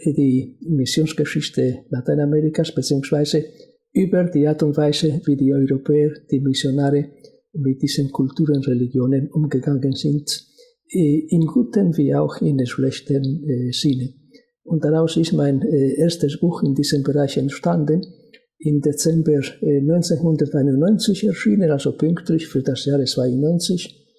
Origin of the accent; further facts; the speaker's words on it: Spain; war für mich, gerade auch als Spanier, schmerzlich einerseits